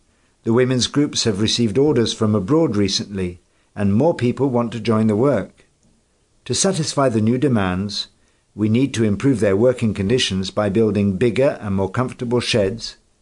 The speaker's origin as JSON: {"language": "English", "town": "Agovie", "region": "Atlantique", "country": "Benin", "said": "I'm from Agovie, a small village in the sub-district of Agbanou, Alada, in the south of Benin. In case you don't know, it's a village where all the people are linked by family bonds."}